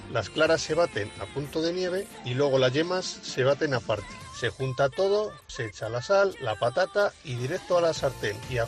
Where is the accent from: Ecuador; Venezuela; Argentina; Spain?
Spain; Rasueros, Castile and León; En mi pueblo, Rasueros, de la provincia de Ávila, se suele hacer la tortilla de patata cruda